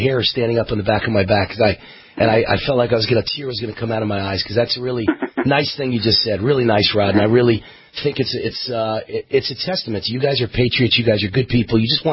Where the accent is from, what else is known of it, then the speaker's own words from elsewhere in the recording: New York, United States; I was born and raised in New York, but I love the Dallas Cowboys since I'm 5 years old.